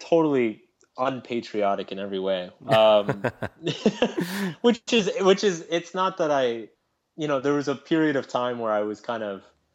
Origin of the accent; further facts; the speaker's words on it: Texas, United States; also born or lived in Boston; I grew up in Texas, but I lived in Boston before I started traveling.